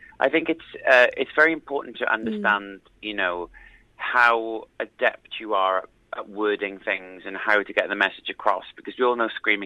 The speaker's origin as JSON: {"language": "English", "region": "Wales", "country": "United Kingdom", "tie": "born or raised there", "said": "And growing up in the South Wales valleys, there's a lot of, you know, there's a lot of praise"}